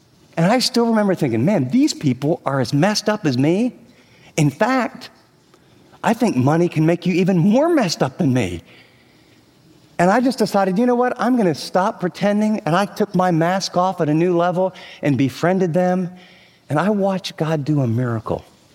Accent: California, United States; I'm from California, and, you know, I got a tie on and a coat, and I'm totally uncomfortable just in how I'm dressed

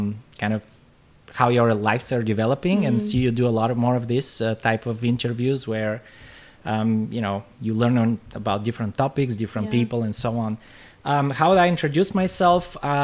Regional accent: Bulgaria; also born or lived in Washington State / California / Colorado / Wyoming; now in Maryland, United States; I moved here from Bulgaria. I've lived in all over US, which is more than a lot of people who have grown up here have done.

